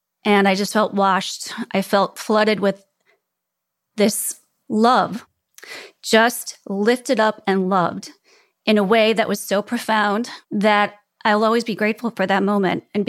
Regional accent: Chicago, Illinois, United States; also born or lived in Prague, Czechia; I'd left where I grew up in Chicago. I went out into the world. I lived in Prague.

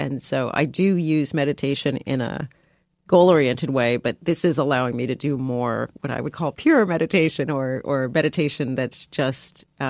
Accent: San Diego, California, United States; So I grew up in San Diego. Yeah, so I was... So one-legged black girl from San Diego who ends up becoming an international ski racer.

